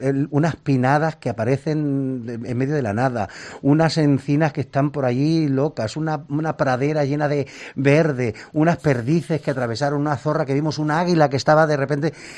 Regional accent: Albacete, Castilla-La Mancha, Spain; Entonces no me costaba nada hablar bien de mi tierra, porque la verdad la siento. Es cierto que hay gente que no tiene ese sentimiento de pertenecer a algún sitio, pero yo sí lo tengo.

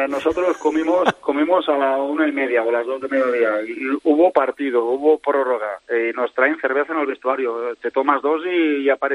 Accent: Tàrrega, Catalonia, Spain; los de mi pueblo me están apretando para que juegue el último año en Tárrega

